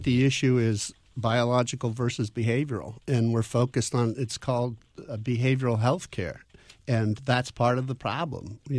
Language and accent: English; Concord, New Hampshire, United States; I grew up in Concord, 6 blocks from the New Hampshire State Hospital.